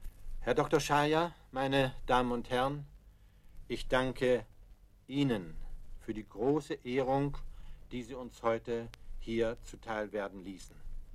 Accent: Schleswig-Holstein, Germany; Ich stamme aus Schleswig-Holstein, jenem schönen Land zwischen den beiden Meeren

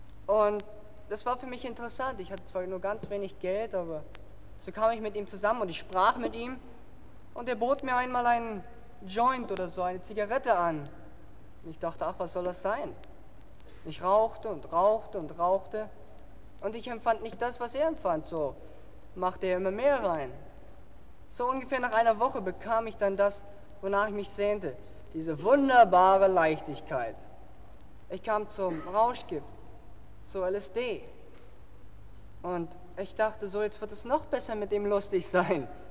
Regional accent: Berlin, Germany; Ja, ich komme aus Berlin. Ich bin sehr früh von zu Hause weggelaufen. Ich war 15.

